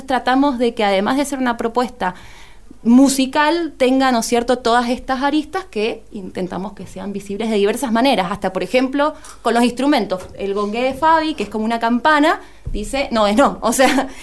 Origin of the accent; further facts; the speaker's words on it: Mendoza, Argentina; somos mujeres mendocinas de diversas, ¿no es cierto?, procedencias